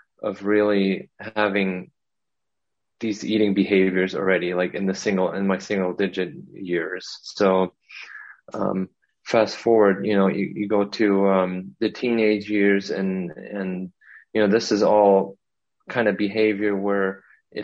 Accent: Germany; This is all back in Germany, by the way. I'm from Germany.

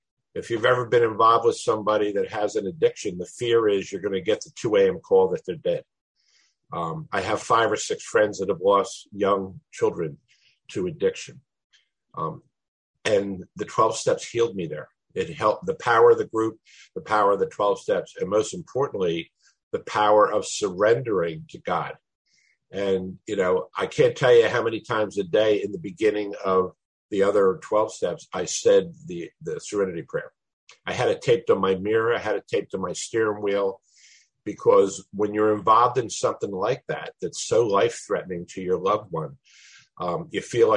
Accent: Florida, United States; I'm from Florida, and I'm really happy to be part of the group.

